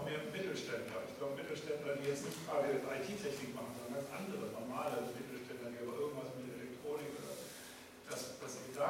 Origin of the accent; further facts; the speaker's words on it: North Rhine-Westphalia, Germany; Da gibt es oft völlige Leere eigentlich, habe ich so gemerkt, in Westfalen, wo ich herkomme.